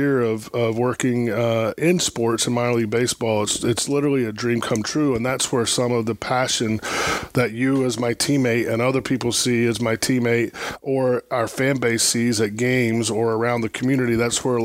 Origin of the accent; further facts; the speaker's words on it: Locust, North Carolina, United States; It's just a hee-haw town, a little Andy Griffith, Mayberry, RFD type place. I grew up in a small rancher house next to my aunt, 2 aunts and uncles.